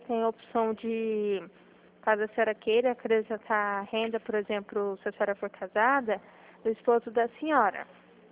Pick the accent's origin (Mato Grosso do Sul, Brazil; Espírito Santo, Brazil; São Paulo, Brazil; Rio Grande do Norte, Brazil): Mato Grosso do Sul, Brazil; Dourados; Melhor ainda, eu sou daqui de Dourados.